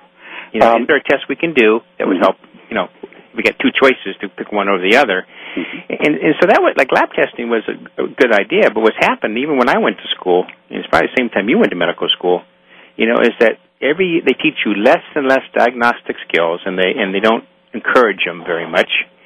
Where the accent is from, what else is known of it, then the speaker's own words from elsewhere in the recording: California, United States; Well, I came from California. Well, that makes a difference than coming from Georgia.